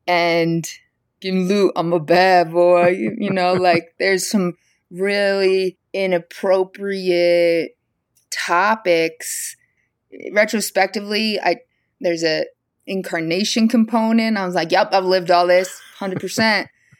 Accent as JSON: {"language": "English", "region": "New York", "country": "United States", "said": "You know, I'm from New York, and it was highly filling the air that I breathed"}